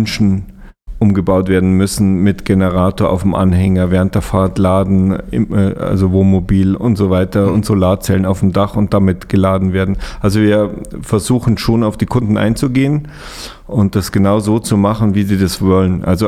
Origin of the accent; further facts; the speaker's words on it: Munich, Bavaria, Germany; now in Lower Bavaria, Germany; Also ich bin eigentlich gebürtiger Münchner und bin dann ausgewandert nach Niederbayern sozusagen